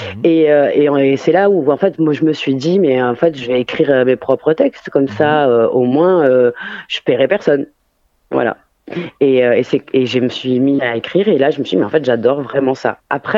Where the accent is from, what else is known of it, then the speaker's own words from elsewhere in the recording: Alès, Occitanie, France; je suis un peu un couteau suisse, ou un couteau alésien, parce que je viens d'Alès.